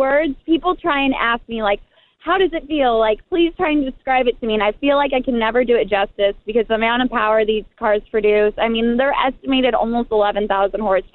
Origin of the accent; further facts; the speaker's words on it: Fullerton, California, United States; I'm from Fullerton, California.